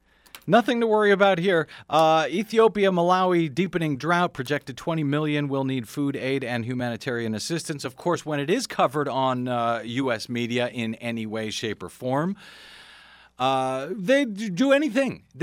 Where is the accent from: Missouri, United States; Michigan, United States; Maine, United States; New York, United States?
Missouri, United States; Meanwhile, in my home state of Missouri, you were out there in your home state of Texas.